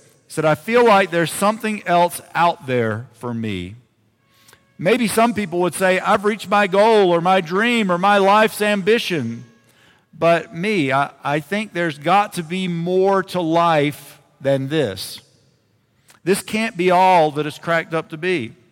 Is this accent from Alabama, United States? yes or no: no; South Carolina, United States; It's that I'm from the United States, and I'm from South Carolina, and I'm now going to talk about American football.